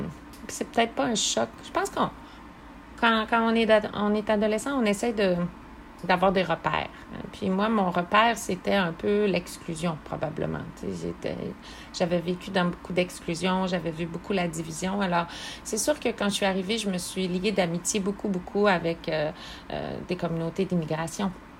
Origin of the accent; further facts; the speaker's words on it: Témiscamingue, Quebec, Canada; also born or lived in Côte-Nord; parce que j'ai grandi en anglais, en Témiscamingue, communauté française. Ma mère est francophone, s'est battue pour la langue française beaucoup. Alors, j'ai étudié en français toute ma vie.